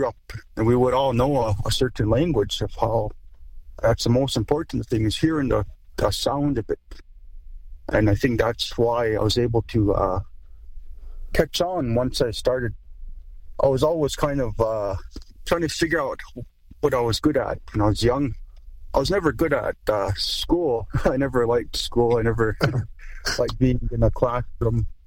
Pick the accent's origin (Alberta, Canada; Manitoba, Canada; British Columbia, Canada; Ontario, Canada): Alberta, Canada; I'm from the Blood Tribe, and I come from Small Blankets or Small Robes clan. Well, I'm not fluent, but I know some Blackfoot.